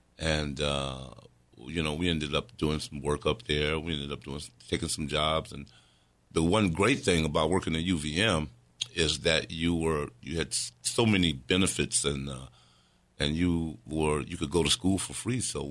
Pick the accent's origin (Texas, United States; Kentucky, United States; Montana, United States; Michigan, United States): Michigan, United States; Detroit; because some of us came from New York, like Jay Strouser. I came from Detroit.